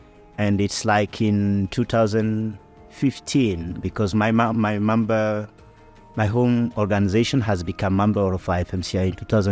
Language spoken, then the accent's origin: English; Mali; English is a second language; I'm from Mali.